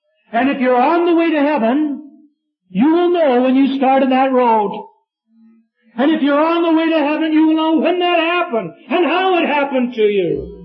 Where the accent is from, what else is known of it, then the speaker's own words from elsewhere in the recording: United States; My family and I, just a week ago, yesterday, were traveling south from my hometown.